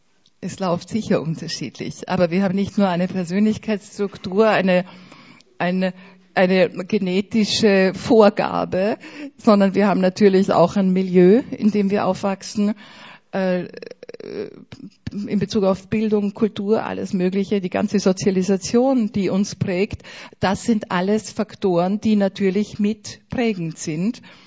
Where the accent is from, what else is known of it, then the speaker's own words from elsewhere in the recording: South Tyrol, Italy; Wenn ich an Südtirol denke, meine Identität als Südtiroler.